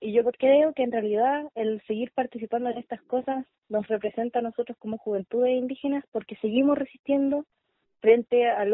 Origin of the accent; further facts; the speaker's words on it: Santiago, Santiago Metropolitan, Chile; yo nací acá en Santiago y he crecido acá